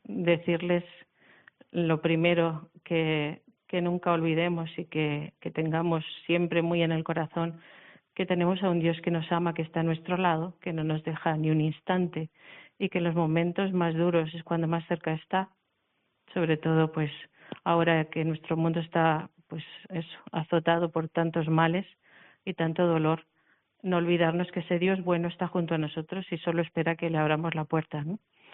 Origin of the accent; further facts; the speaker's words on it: Community of Madrid, Spain; now in Canary Islands, Spain; soy madrileña. Llevo en Canarias 27 años, ya soy casi canaria, o sin casi.